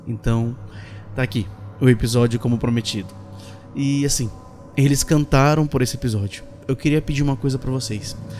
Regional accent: Manaus, Amazonas, Brazil; Pra quem não sabe, eu sou de Manaus e eu perdi muitos amigos lá já nos últimos dias.

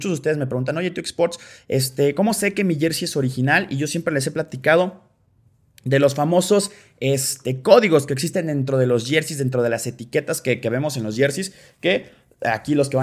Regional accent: Mexico; tal vez uno como mexicano y malamente tal vez ya está acostumbrado

